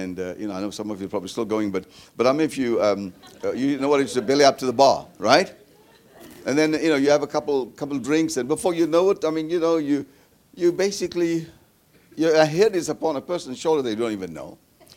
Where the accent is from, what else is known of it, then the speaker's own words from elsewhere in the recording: South Africa; I said, look, I'm from South Africa.